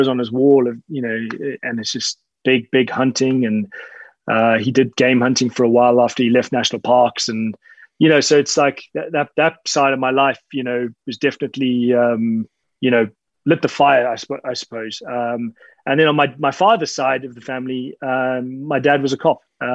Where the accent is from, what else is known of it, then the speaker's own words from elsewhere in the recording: Zimbabwe; I was born and raised in Zimbabwe, you know, educated until I dropped out of school, basically.